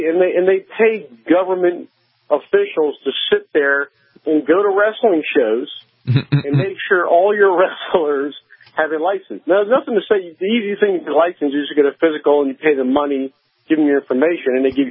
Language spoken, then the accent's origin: English; South Carolina, United States; And South Carolina, I'm also from South Carolina.